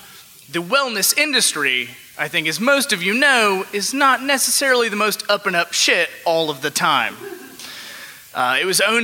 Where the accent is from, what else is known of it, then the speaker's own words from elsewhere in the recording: Alabama, United States; now in Chicago, United States; But since I moved to Chicago from Alabama, I have been in the occasionally and often unenviable position of defending the great people of my home state.